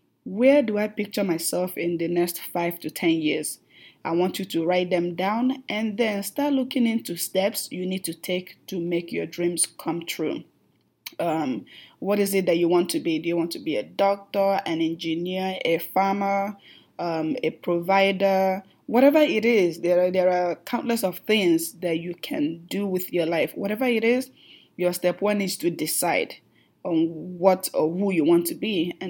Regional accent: Nigeria; English is a second language; now in United States; As you can already tell from my accent, I'm from Nigeria.

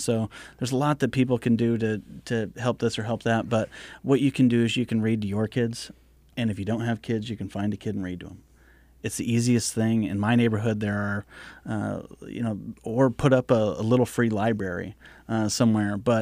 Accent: Montana, United States; I remember when I was in fourth grade, and I grew up in Montana

